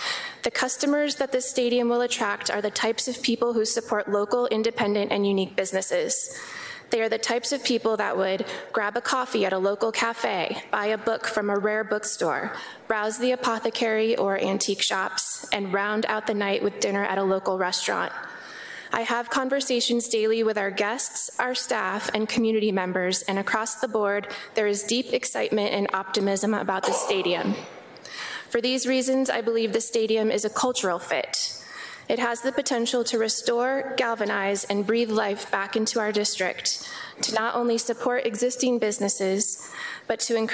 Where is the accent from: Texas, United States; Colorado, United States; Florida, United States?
Colorado, United States; Denver; I am from Denver, an East High School graduate.